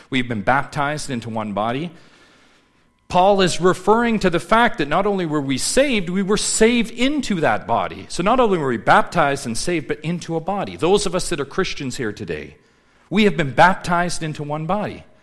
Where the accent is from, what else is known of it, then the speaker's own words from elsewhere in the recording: Canada; Imagine we're reading a history of Canada, and I'm a Canadian citizen.